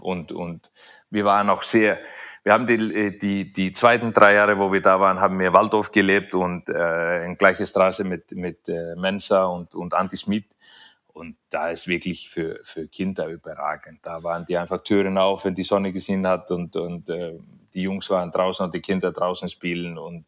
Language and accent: German; Iceland; German is a second language; Ich komme ja aus Island, so jedes Land, die etwas südlicher liegt, ist ja schon ein Schritt nach oben für uns.